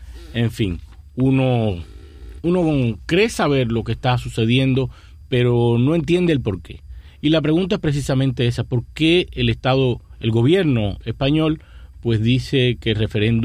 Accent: Cuba; porque soy cubano

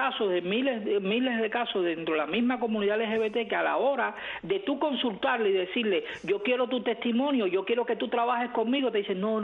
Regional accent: Cuba; a mi parte como cubano, a mis derechos como cubano.

